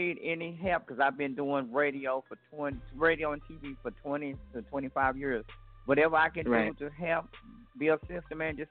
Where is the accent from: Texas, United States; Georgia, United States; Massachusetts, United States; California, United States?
Texas, United States; Fort Worth; Spanky was actually from Fort Worth, my city, my hometown.